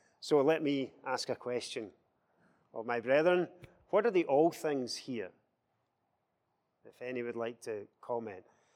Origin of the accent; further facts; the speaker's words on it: Scotland, United Kingdom; I'm a Scotsman.